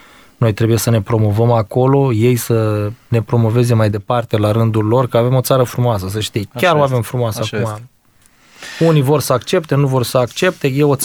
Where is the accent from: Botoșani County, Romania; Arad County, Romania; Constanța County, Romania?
Constanța County, Romania; Constanța; noi, în primul rând, ca și localnici, ca și constanțeni, ca și dobrogeni, să ne apreciem mai mult locurile în care trăim